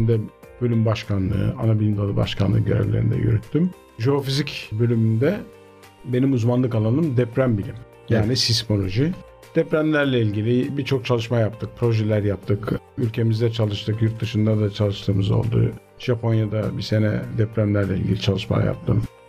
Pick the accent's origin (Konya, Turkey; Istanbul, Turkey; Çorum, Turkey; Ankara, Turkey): Istanbul, Turkey; born there; İstanbul doğumluyum. Fatih, Tarihi Yarımada'da. Üniversiteyi İstanbul'da bitirdim. İstanbul Üniversitesi Jeofizik bölümünü bitirdim.